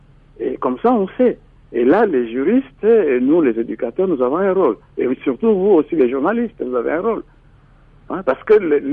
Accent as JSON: {"language": "French", "country": "DR Congo", "said": "ici chez nous en RDC"}